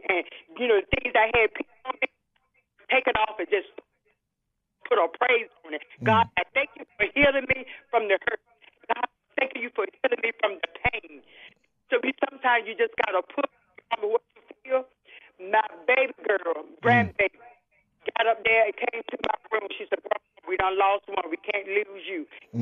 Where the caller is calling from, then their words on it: Ahoskie, North Carolina, United States; I'm calling from Ahoskie, North Carolina.